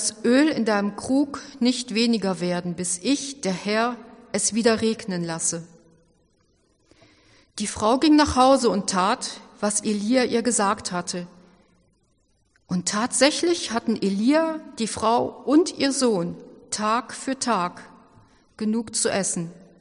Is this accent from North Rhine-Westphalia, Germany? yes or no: yes; Cologne, North Rhine-Westphalia, Germany; Das ist eine kölsche Abkürzung aus meiner Heimat für ganz weit draußen.